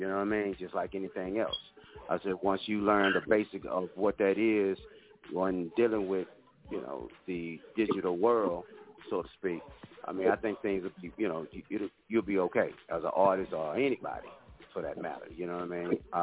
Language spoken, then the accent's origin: English; Dallas, Texas, United States; I'm from Dallas, Texas.